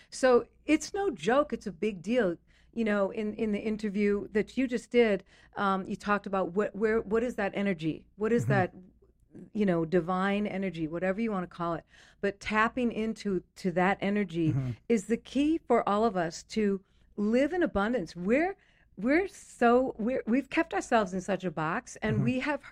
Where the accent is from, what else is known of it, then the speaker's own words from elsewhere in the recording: Minneapolis, Minnesota, United States; I'm from Minneapolis originally.